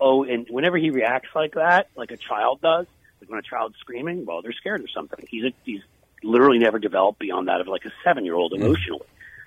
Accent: New York, United States; this is coming from a New York Yankees fan. I grew up in New York, right?

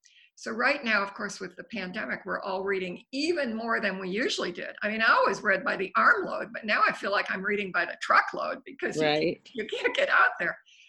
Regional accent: Old Greenwich, Connecticut, United States; I grew up in Old Greenwich, but at the time, later on, I lived in Westbrook.

